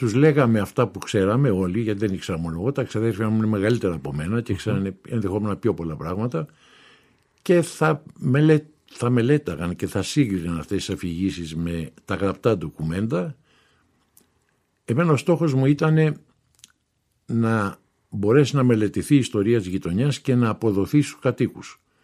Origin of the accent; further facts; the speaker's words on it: Athens, Attica, Greece; born there; Εγώ γεννήθηκα στο Δουργούτη.